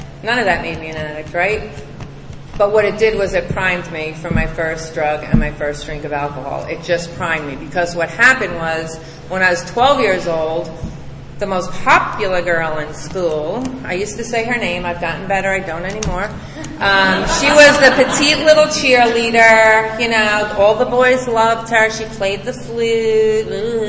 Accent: New York, United States; I was raised in Long Island, New York. I came from a very nice house. I was raised in a beautiful suburban neighborhood.

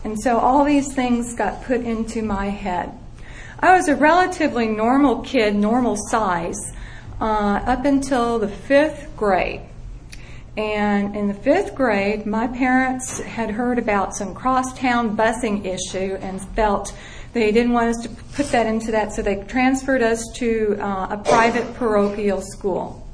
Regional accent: Peoria, Illinois, United States; My story is I grew up in Peoria, Illinois. Food addiction ran in my family.

